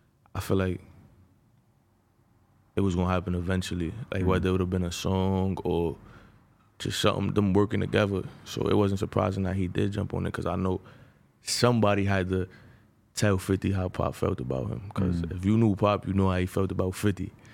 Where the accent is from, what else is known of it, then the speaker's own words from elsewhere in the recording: New York, United States; No offense to … but, you know, I'm from New York. I don't even know no